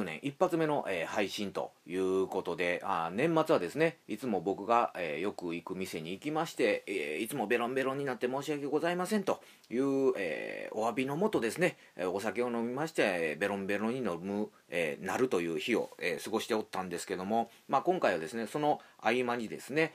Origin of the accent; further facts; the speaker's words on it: Ibaraki, Japan; これ一番僕はね、地元の茨城から近いやんと思って